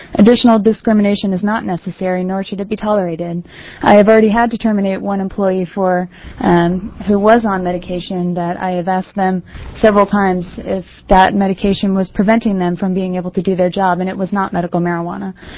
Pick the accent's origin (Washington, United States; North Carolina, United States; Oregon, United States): Oregon, United States; Lake Oswego; I'm from Lake Oswego. I work in Lake Oswego at Pizzicato.